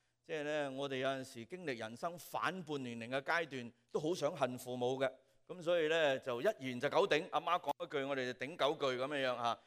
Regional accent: Hong Kong; 用我们香港人讲的讲法就是说很硬耳。

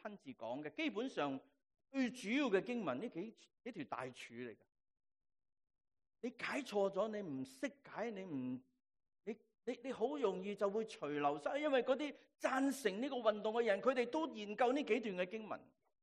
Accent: Hong Kong; 我们来自香港的人，

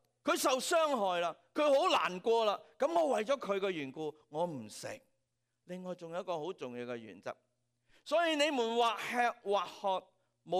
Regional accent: Hong Kong; 我们在香港成长的时候

